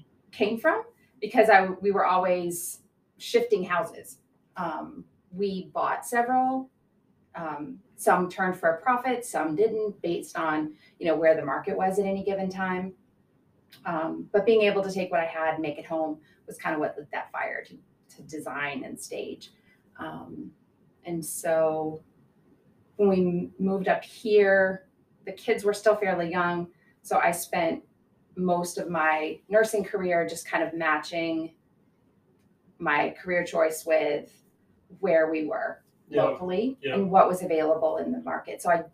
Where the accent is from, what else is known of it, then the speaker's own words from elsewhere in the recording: Florida, United States; So I grew up in Florida.